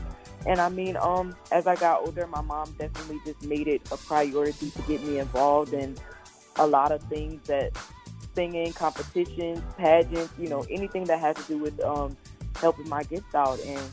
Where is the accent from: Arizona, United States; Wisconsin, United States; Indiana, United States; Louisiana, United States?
Louisiana, United States; Abbeville; I'm 19 years old. I'm from Abbeville, Louisiana. So yes, I'm from the bayou.